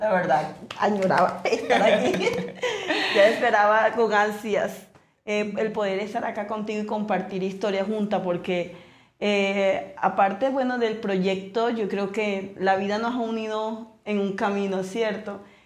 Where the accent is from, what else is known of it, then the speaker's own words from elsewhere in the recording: Montería, Córdoba, Colombia; also born or lived in Magangué; Y yo soy de Montería, pero mi papá lo trasladan para Magangué, Bolívar.